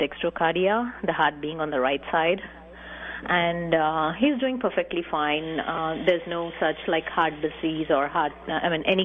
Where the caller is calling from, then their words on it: California, United States; And so I'm calling from California on behalf of my friend.